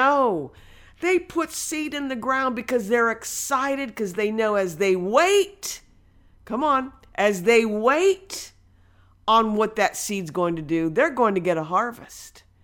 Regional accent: Midwest, United States; You know, we're originally from the Midwest. We grew up watching farmers and farms around our area.

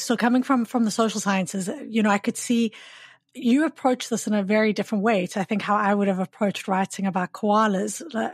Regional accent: South Africa; now in Canada; I'm from South Africa, and I know that coming to Canada and studying here

